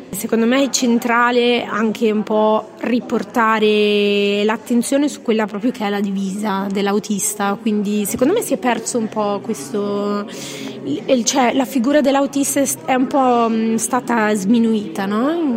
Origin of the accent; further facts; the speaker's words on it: Milan, Lombardy, Italy; ho 31 anni, sono di Milano.